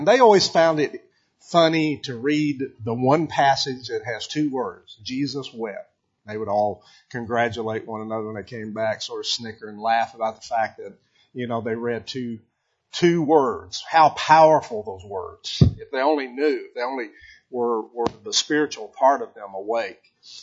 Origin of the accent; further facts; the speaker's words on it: Texas, United States; My growing up in Texas and remembering the Alamo.